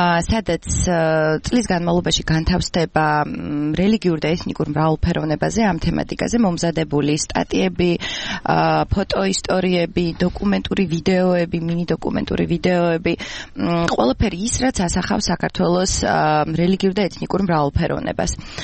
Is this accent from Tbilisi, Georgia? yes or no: no; Adjara, Georgia; დაიბადე და გავიზარდე მაღალმთიანაჭარაში